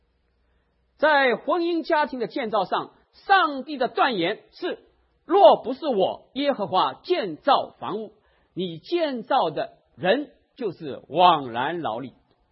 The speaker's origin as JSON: {"language": "Chinese", "region": "Shanghai", "country": "China", "said": "我们上海人说她门槛很精啊"}